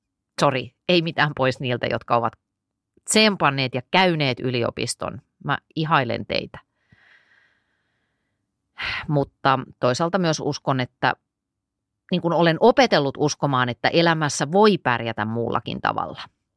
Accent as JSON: {"language": "Finnish", "town": "Ypäjä", "region": "Tavastia Proper", "country": "Finland", "said": "mä oon kotoisin Ypäjältä, joka on pikkuruinen paikkakunta tuolla Turun ja Tampereen välissä, noin karkeasti sanottuna."}